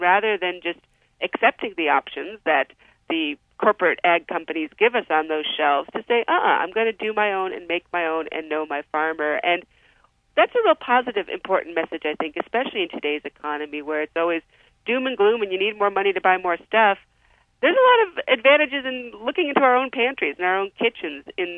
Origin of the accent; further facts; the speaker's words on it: Wisconsin, United States; We come from Wisconsin, so we need to get a good Wisconsin dairy plug in there.